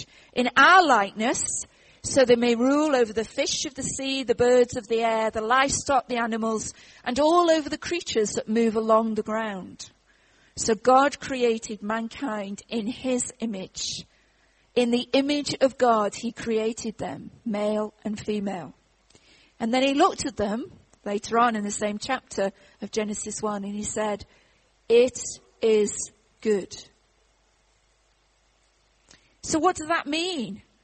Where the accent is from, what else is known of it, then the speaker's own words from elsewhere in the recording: Stoke-on-Trent, West Midlands, United Kingdom; So when I was a little girl, I grew up in Stoke-on-Trent